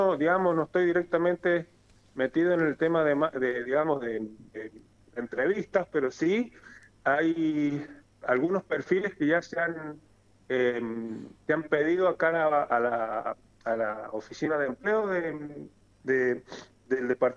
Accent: San Juan, Argentina; soy de acá de San Juan, soy de Hatcher en realidad

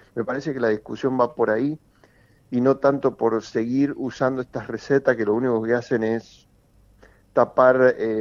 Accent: San Juan, Argentina; Yo me siento sanjuanino, pero también somos todos argentinos.

